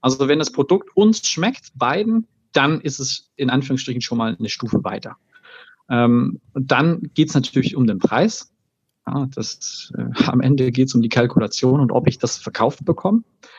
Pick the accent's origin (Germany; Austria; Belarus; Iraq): Germany; Baden-Württemberg; ich bin ja Schwabe